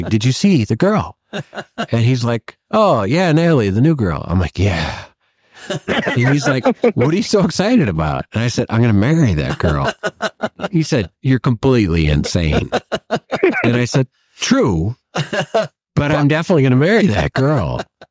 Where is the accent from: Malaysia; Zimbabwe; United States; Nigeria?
United States; Chicago, Illinois; now in Valparaiso, United States; I just want to learn everything about the area because I'm not from here. I grew up in Chicago, but met a Valpo girl 33 years ago.